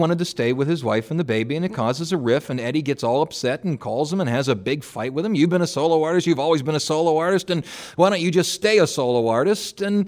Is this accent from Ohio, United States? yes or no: yes; Cleveland, Ohio, United States; the radio station that I liked growing up in Cleveland